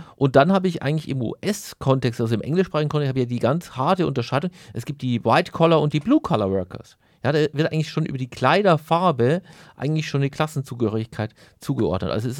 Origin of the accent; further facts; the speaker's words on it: Bavaria, Germany; ich komme ja so aus Bayern ursprünglich